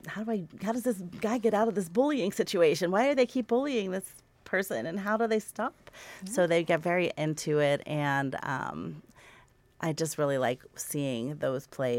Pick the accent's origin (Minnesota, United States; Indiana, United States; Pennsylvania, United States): Pennsylvania, United States; Hollidaysburg; I'm from Hollidaysburg